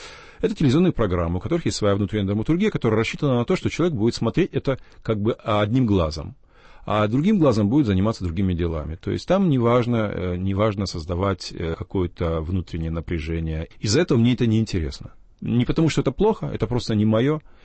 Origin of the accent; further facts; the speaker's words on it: Kazakhstan; я не только родился в Казахстане, я 28 лет прожил там, знаете, это фактически всю сознательную жизнь свою.